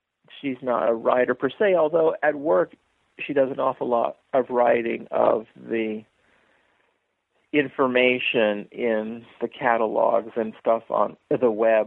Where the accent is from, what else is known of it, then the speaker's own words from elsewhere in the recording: San Francisco, California, United States; growing up in San Francisco in the 1960s